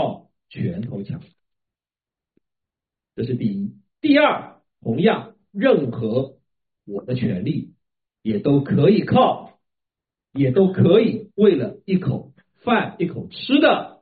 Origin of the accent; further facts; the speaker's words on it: China; 然后后来我再想，我们还是49年之后出生的中国人。